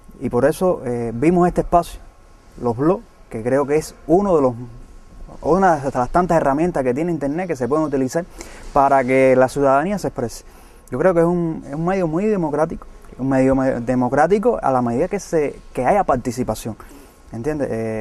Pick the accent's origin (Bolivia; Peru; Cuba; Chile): Cuba; Nosotros simplemente somos blogueros jóvenes cubanos que damos la visión como nosotros vemos la realidad cubana.